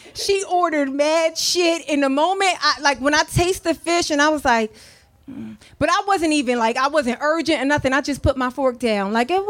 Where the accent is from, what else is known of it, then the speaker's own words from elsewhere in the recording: New York, United States; I'm born and raised in New York, and that's not true.